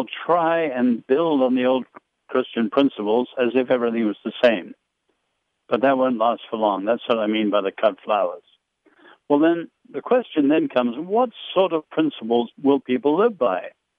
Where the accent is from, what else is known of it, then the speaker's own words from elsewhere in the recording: China; I grew up in China, so I remember that well.